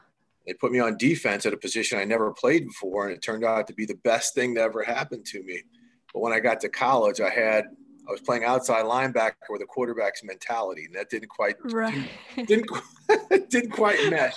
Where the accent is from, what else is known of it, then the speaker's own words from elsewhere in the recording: Midwest, United States; because I grew up in the Midwest